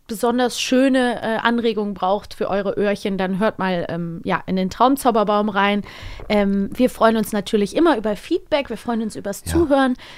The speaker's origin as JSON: {"language": "German", "town": "Cologne", "region": "North Rhine-Westphalia", "country": "Germany", "said": "ich komme ja aus Köln."}